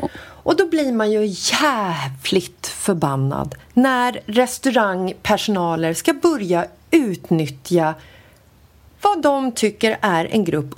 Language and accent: Swedish; Sweden; för att vi är från Sverige